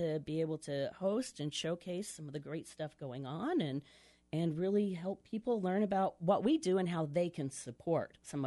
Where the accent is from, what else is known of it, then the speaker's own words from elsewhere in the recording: Yuma, Arizona, United States; I grew up in Yuma. And so I was Palmcroft, Woodard, COFA. And, lived in Yuma, you know, my whole life except for when I went off to college.